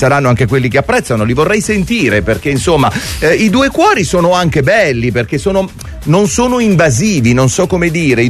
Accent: Naples, Campania, Italy; a me da napoletano

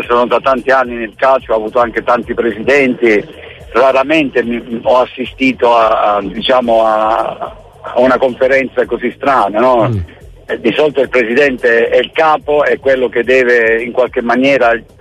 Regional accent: Basilicata, Italy; Noi siamo lucani, naturalmente

